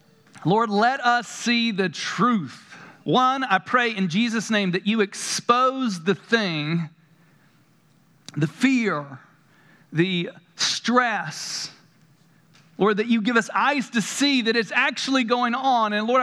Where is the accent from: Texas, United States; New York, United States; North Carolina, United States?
North Carolina, United States; I mean, I grew up in the South, North Carolina, you know, like fires, brimstone, and there is a justice in God.